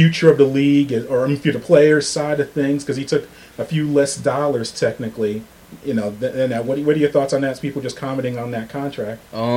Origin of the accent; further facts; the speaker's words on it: New York, United States; As a growing up in New York, there are several rules that you live by.